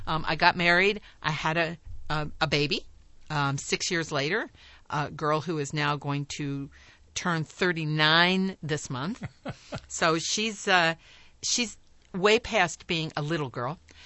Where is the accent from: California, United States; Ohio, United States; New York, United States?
Ohio, United States; Cincinnati; also born or lived in Philadelphia; I was born in Philadelphia. Uh-huh. And my family moved to Cincinnati, where my maternal grandmother lived.